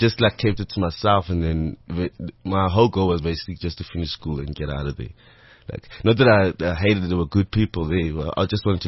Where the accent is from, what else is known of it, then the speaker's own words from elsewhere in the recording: South Africa; as a black kid growing up in South Africa, coming out of the apartheid era, I was in an Afrikaans school. Like, I grew up Afrikaans all the way. So I was primary school Afrikaans and high school Afrikaans and church Afrikaans, at home Afrikaans.